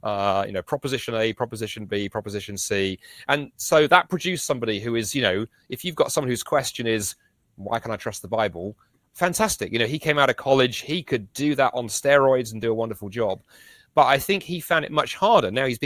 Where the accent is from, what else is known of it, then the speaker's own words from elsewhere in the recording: United Kingdom; We're so British. We caveat things all the time.